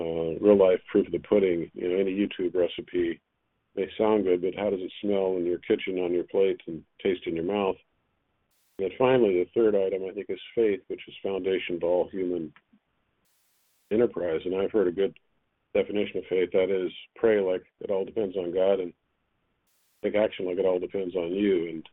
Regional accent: Midwest, United States; I'm from Midwest, a son of a farm boy, actually grandson of a farm girl from the South

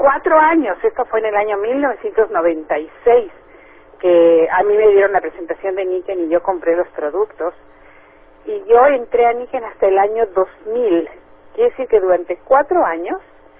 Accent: Mexico; now in United States; yo vengo de México. Yo empecé mi negocio de Niken en México, y después de 2 años de estar en el negocio, yo me vine para Estados

